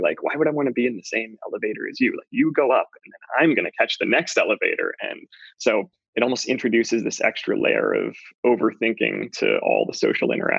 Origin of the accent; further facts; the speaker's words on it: Joplin, Missouri, United States; So I was born in Kansas City, but then moved to Joplin and a small town near Joplin after that.